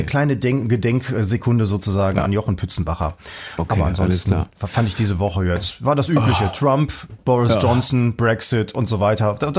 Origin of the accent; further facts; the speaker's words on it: Erkrath, North Rhine-Westphalia, Germany; In Erkrath.